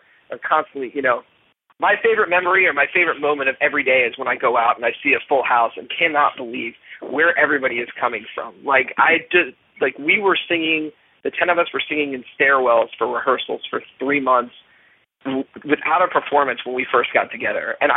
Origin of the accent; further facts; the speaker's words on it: Easton, Pennsylvania, United States; freshman year, everybody goes to that freshman year where I was coming from Easton, Pennsylvania. I knew zero people when I went to Indiana.